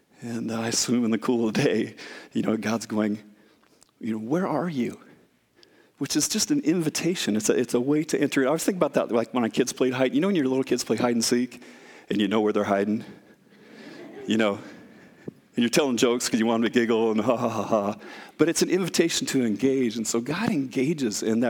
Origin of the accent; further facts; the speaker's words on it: Iowa, United States; And, you know, growing up in Iowa, I didn't have a lot of experience that way in New York City